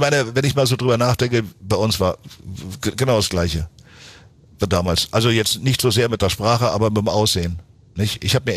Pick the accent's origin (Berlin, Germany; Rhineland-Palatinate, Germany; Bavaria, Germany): Berlin, Germany; ich bin ja aufgewachsen in West-Berlin